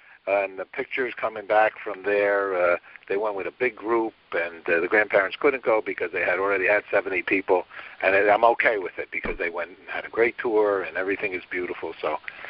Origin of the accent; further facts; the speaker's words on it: Tarrytown, New York, United States; I know you're performing here in Music Hall, my hometown, Tarrytown, where I grew up and actually performed on that stage myself.